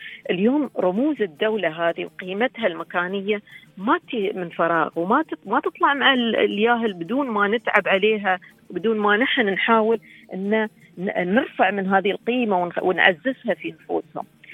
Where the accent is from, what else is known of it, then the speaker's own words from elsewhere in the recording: United Arab Emirates; accent: Emirati; كيف نعتز بلبسنا الإماراتي، بحشمتنا كبنات إماراتيات؟